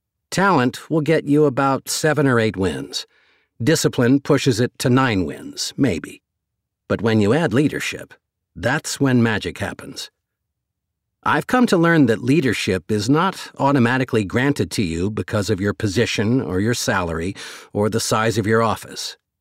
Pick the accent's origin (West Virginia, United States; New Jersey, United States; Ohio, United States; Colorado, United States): Ohio, United States; Ashtabula; This was my senior year at St. John High School in my hometown of Ashtabula.